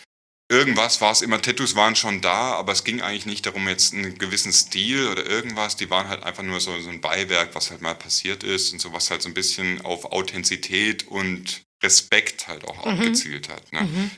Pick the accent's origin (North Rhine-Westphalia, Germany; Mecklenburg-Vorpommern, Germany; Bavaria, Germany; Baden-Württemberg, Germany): Baden-Württemberg, Germany; Stuttgart; born there; Ich bin in Stuttgart geboren, bin aber relativ oft umgezogen und habe dann auch mal so Seitensprünge Richtung Pforzheim oder Karlsruhe, so alles in Baden-Württemberg noch in dem Raum gemacht.